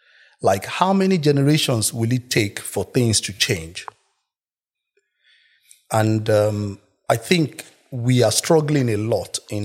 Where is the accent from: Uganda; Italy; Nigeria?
Nigeria; Lagos; also born or lived in Oyo State; now in London, United Kingdom; I'm from Oyo State, but we grew up in Lagos.